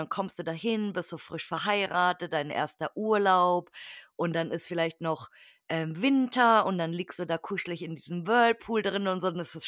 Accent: Munich, Bavaria, Germany; born there; ich als gebürtige Münchnerin

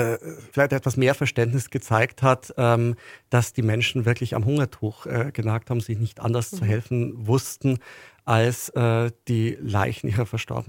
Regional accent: Bavaria, Germany; aus meiner Heimatregion aus der Nähe von Neuburg

